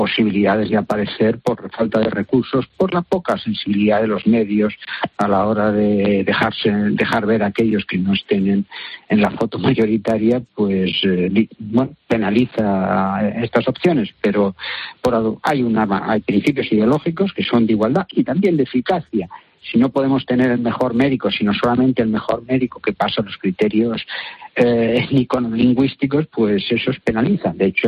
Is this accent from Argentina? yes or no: no; Catalonia, Spain; Yo soy catalán